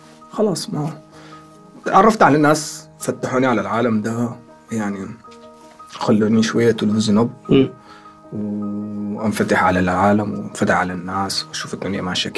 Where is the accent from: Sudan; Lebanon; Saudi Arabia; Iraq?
Sudan; moved away as an adult; now in United Arab Emirates; أنا اتولدت وعشت في السودان، وفي حياتي ما طلعت من السودان إلا هنا ده على الإمارات